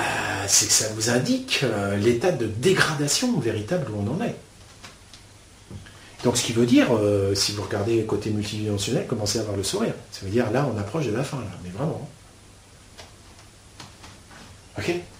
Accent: France; Nous gagnons moins d'argent aujourd'hui en tant que Français qu'il y a 10 ans.

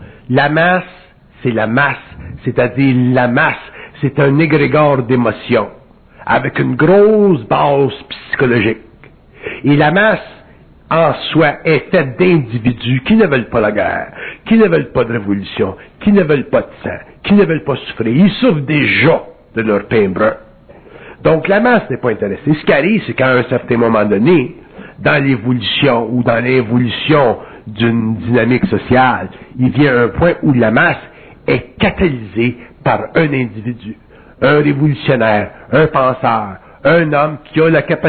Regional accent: Quebec, Canada

